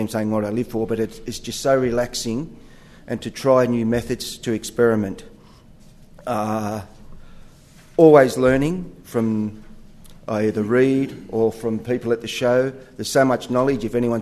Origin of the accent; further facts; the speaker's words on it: New South Wales, Australia; although we're not from England. I come from central New South Wales.